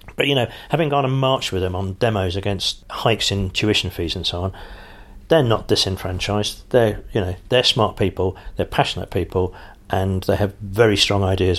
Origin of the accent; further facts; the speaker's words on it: London, United Kingdom; But I am a Londoner to my core.